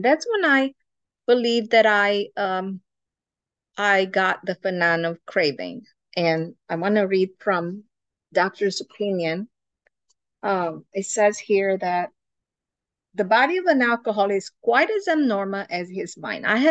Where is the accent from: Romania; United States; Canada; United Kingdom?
Romania; English is a second language; So I was born in Romania in Carpathian Mountains. And when I was little, the community that I was where I was born, they were very big on foods and meals.